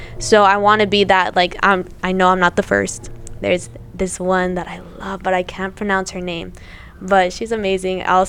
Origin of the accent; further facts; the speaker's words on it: Sinaloa, Mexico; I know that I come from one of the most dangerous parts of Mexico. I come from Sinaloa.